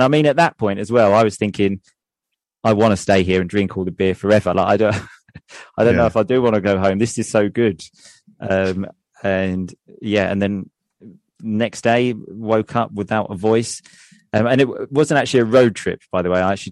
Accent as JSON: {"language": "English", "country": "United Kingdom", "lives_now": "Italy", "said": "And I finally thought an advantage of being a British citizen living in Italy."}